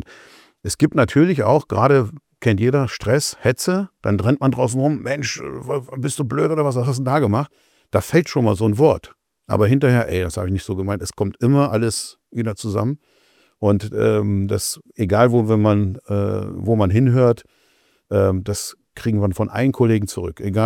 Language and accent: German; Poland; Ich selber bin ja ursprünglich aus Polen.